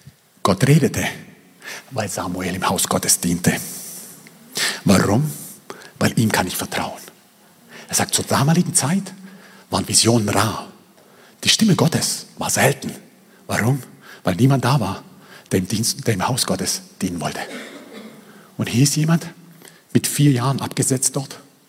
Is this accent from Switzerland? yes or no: no; Croatia; Schatz, ich bin Kroate.